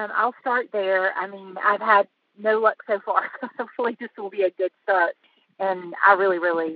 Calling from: Asheville, North Carolina, United States; Asheville, North Carolina.

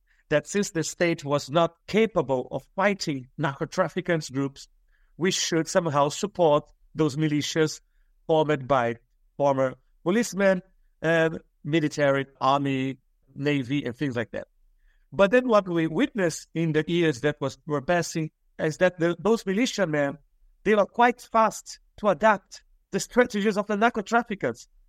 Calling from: Rio de Janeiro, Brazil; I'm speaking from Rio de Janeiro, who is quite famous for the favelas, the poor communities on the hills.

